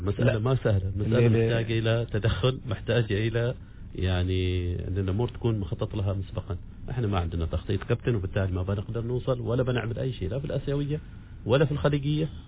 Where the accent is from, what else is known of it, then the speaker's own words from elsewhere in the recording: Oman; احنا كعمانيين